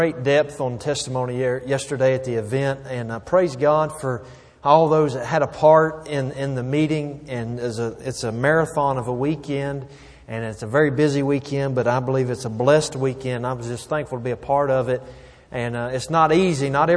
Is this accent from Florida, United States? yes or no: no; Jumping Branch, West Virginia, United States; born there; I was born in Jumping Branch, West Virginia, a very small place. We have one red light in our whole county. There's about 12,000 people in the that makes up Summers County, West Virginia.